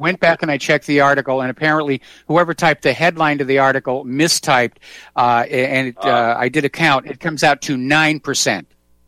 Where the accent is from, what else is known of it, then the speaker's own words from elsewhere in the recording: New England, United States; When I was actually growing up in New England farming country, I was a little more isolated from the rest of the world because it was farming country.